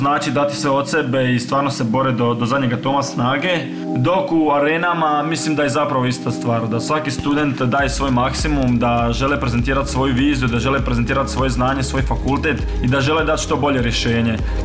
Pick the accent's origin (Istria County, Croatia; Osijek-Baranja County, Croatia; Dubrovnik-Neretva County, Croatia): Osijek-Baranja County, Croatia; Osijek; Mi iz Osijeka smo se jako super pripremili.